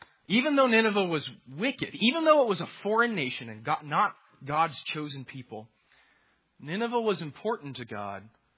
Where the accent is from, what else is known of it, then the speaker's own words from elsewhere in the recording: Charleston, South Carolina, United States; I grew up in Charleston, and I came to Anderson for school.